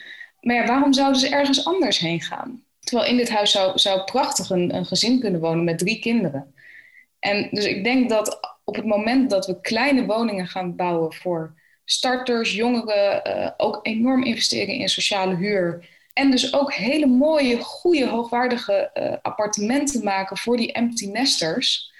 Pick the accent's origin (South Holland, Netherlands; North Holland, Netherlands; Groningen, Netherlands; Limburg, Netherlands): South Holland, Netherlands; The Hague; ik kom dan zelf uit Den Haag, ben ik opgegroeid.